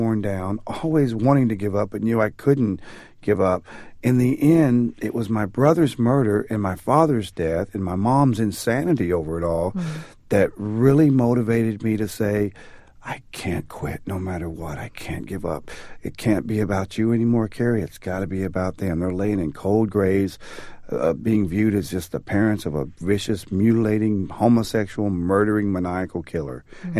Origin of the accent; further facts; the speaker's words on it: Texas, United States; also born or lived in Germany; we moved from Germany to the United States. It was a culture shock. It was very difficult for my brother and I, after having been raised on army bases across the globe, to come to a small East Texas town.